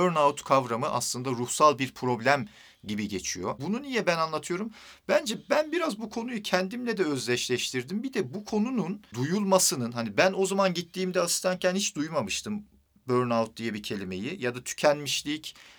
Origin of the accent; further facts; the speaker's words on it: Harran, Şanlıurfa, Turkey; Ya ben Anadolu'dan gelmiş gariban bir köleyim. Hani onlar sendikalı ben Harranlıyım yani başka bir şey değil yani.